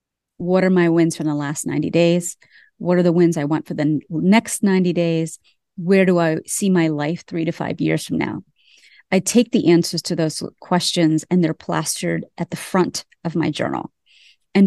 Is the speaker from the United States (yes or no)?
yes; Pennsylvania, United States; And I grew up in Pennsylvania.